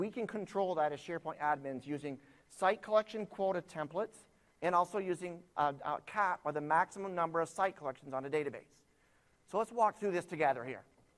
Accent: Vermont, United States; I'm from Vermont, like I said originally.

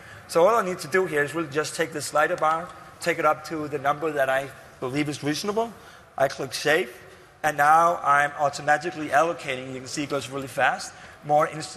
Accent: Copenhagen, Capital Region of Denmark, Denmark; English is a second language; I come up from the Nordics up in Copenhagen.

